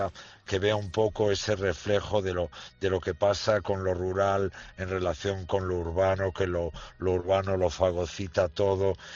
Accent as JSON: {"language": "Spanish", "region": "Galicia", "country": "Spain", "said": "Yo reconozco que soy, como buen gallego, soy un gran pesimista."}